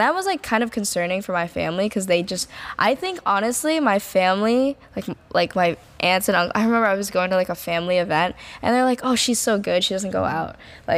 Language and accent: English; New Jersey, United States; also born or lived in Canada / California / Arizona; I'm from New Jersey, but like we lived in Canada. I graduated high school in Sacramento, lived in Arizona for a year.